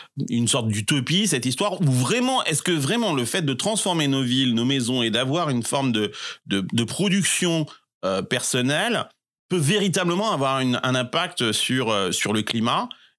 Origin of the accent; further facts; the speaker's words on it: Limoges, Nouvelle-Aquitaine, France; moi, je suis de Limoges, hein, je suis de la campagne